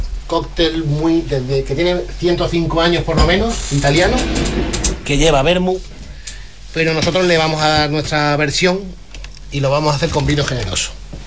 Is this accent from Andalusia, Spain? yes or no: yes; Málaga, Andalusia, Spain; now in Huelva, Spain; yo soy de Málaga, natural, pero yo estoy totalmente enamorado de Huelva. Y no lo digo porque vivo aquí